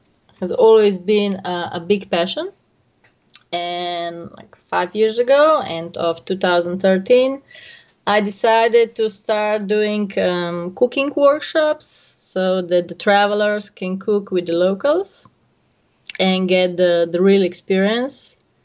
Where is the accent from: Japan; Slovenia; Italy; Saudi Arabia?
Slovenia; Ljubljana; English is a second language; I'm born and raised in Ljubljana.